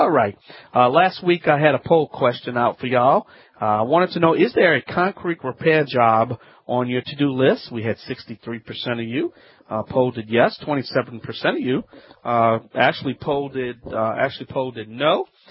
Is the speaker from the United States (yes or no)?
yes; Louisiana, United States; I'm the Cajun man from the Bayou Land.